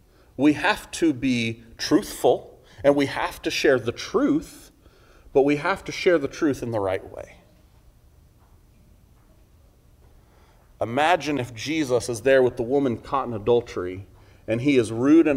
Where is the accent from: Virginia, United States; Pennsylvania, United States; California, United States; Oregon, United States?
California, United States; I grew up in California. I had lots of friends who were surfers.